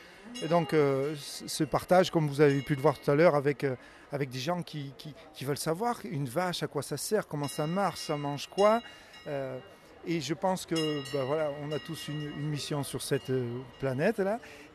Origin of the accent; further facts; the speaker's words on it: Auvergne-Rhône-Alpes, France; je suis originaire du Cantal, de la région de Mauriac.